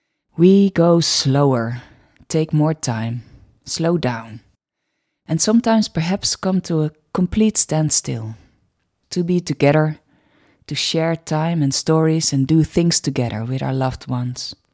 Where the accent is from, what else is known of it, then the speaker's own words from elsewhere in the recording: Netherlands; accent: Dutch; first language Dutch; English is a second language; Usually this podcast is in Dutch, as you may hear from my accent.